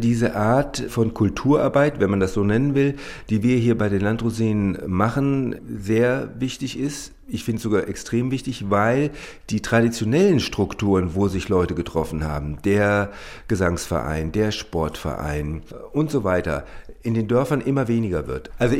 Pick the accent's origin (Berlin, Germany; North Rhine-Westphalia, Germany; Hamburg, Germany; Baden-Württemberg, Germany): North Rhine-Westphalia, Germany; Düsseldorf; now in Niederurff, Germany; Ich wohne seit 35 Jahren hier in Niederurf. Ich habe einen Migrationshintergrund. Ich komme aus dem Rheinland, bin dort in Düsseldorf geboren und aufgewachsen, habe dort auch studiert und habe dann meine Ausbildung in Marburg abgeschlossen